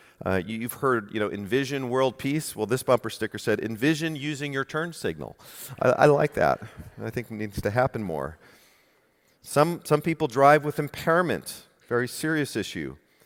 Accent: California, United States; I grew up in California.

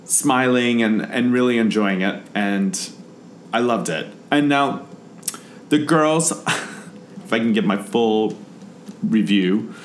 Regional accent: North Carolina, United States; And now I'm from North Carolina. I know my barbecue.

